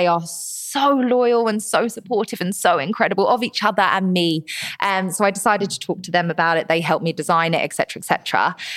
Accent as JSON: {"language": "English", "country": "United Kingdom", "said": "So at the time, you know, I'm British."}